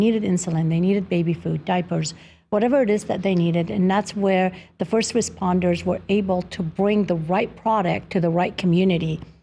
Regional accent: Nevada, United States; Well, my hometown is in Nevada, same thing.

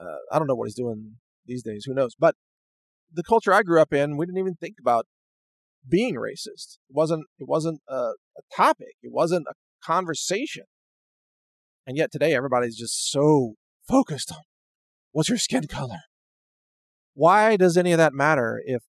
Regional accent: Midwest, United States; But I think I only heard that one time growing up in the Midwest.

